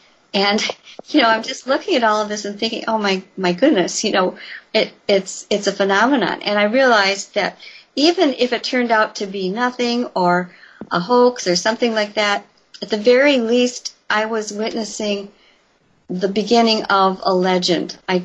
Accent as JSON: {"language": "English", "town": "Elkhorn", "region": "Wisconsin", "country": "United States", "tie": "born or raised there", "said": "a maybe 3 to 4 mile long country road just outside of Elkhorn, my hometown"}